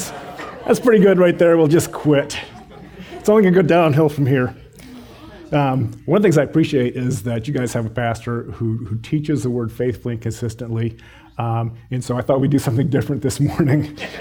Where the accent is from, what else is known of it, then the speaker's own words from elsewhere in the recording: England, United Kingdom; So this year, we're from England, right?